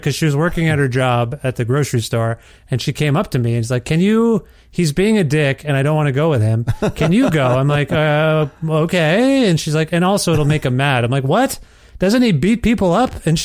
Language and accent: English; Ontario, Canada; He's from not too far from where I grew up in Ontario.